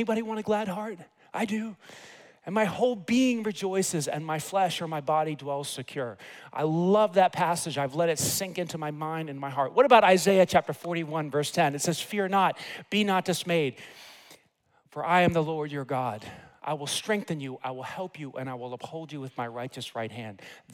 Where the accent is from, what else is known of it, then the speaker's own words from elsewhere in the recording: New York City, New York, United States; I grew up in New York City. I'm a natural skeptic because if you've ever been in New York City, everybody's always pulling something.